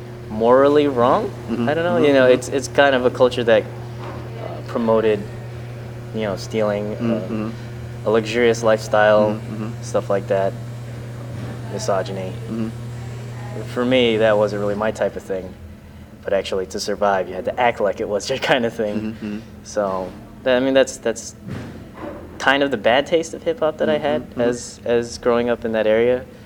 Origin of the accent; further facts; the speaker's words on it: Alexandria, Virginia, United States; I don't actually come from Williamsburg or the Newport News area. I'm actually from Alexandria, Virginia. And yeah, I've lived there my entire life, actually.